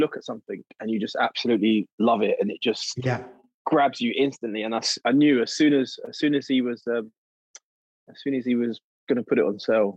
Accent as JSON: {"language": "English", "region": "London", "country": "United Kingdom", "tie": "born or raised there", "said": "coming from someone who comes from, you know, the black community. And growing up in London"}